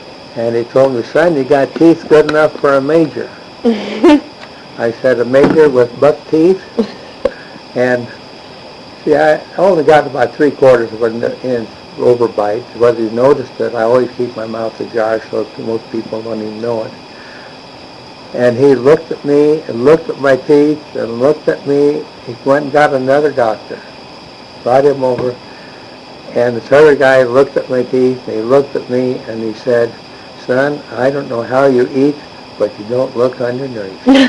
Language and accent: English; Hardin, United States; Yes, I was born and raised in Hardin.